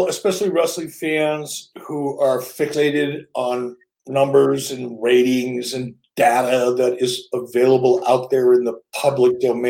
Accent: Minnesota, United States; And he was from Wisconsin, I was from Minnesota.

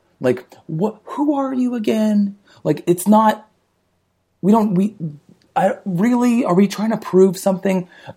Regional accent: New Jersey, United States; And I grew up in New Jersey in suburbia. It was like, I don't know, an hour and a half train ride into New York.

